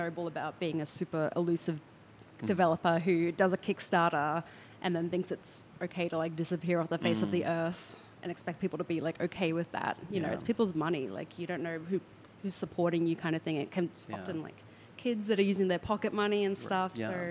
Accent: Queensland, Australia; where I grew up in Southeast Queensland

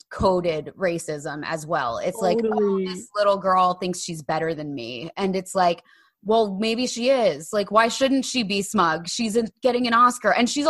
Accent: New Jersey, United States; We grew up in New Jersey. We know the Italians.

